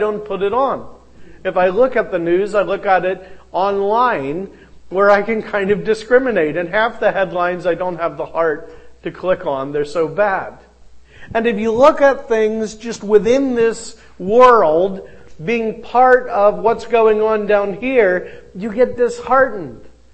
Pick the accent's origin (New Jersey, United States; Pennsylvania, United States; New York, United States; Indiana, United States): Pennsylvania, United States; like in my home state, a sore subject for some, I'm afraid, but the Battle of Gettysburg.